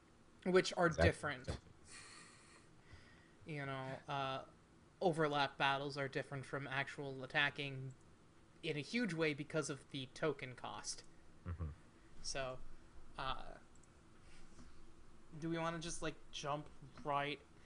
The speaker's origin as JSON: {"language": "English", "region": "North Dakota", "country": "United States", "said": "I mean, I'm not racist, but I'm from North Dakota, so it's kind of the same thing."}